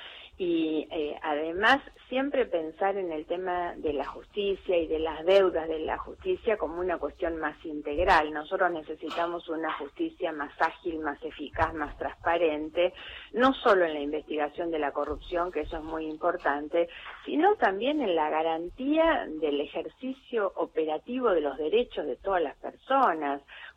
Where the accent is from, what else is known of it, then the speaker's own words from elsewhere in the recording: Argentina; como argentinos